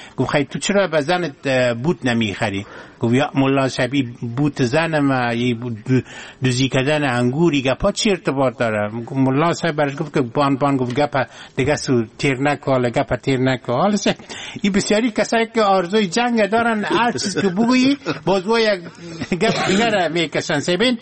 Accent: Afghanistan; ما از افغانستان هستم،

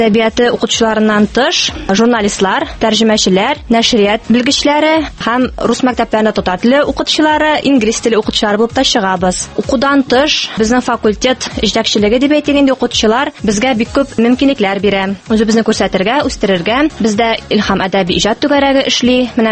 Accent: Kishek, Tatarstan, Russia; Мин башкалабыздан шактый ерак урнашкан Әгерҗе районы Кишек авылы кызы.

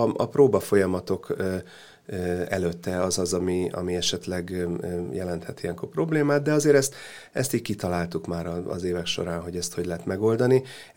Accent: Budapest, Hungary; mi nem vagyunk ugye balkáni zenekar, mi magunk Budapestről vagyunk

